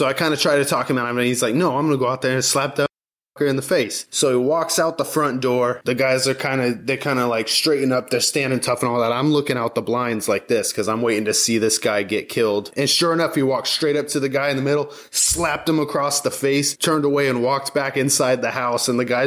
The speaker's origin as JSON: {"language": "English", "region": "Georgia", "country": "United States", "tie": "born or raised there", "said": "But the place that I spent the most time in my teen years, I call my hometown. It's a town in Georgia."}